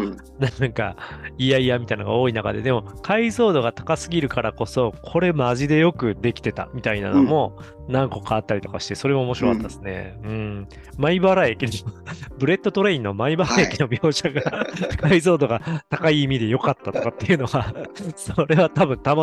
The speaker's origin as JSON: {"language": "Japanese", "region": "Kansai", "country": "Japan", "said": "あの関西圏出身なんで"}